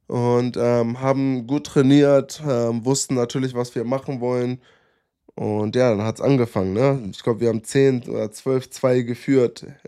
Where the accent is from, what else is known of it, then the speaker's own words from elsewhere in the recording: Germany; born there; Natürlich bin ich Deutscher und ich bin hier geboren, ich halte mich an die Regeln, ich mache meine Sachen.